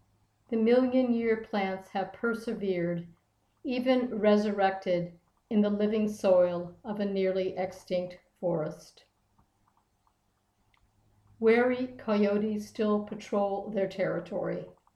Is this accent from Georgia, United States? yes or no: yes; Decatur, Georgia, United States; and I'm from Decatur, Georgia.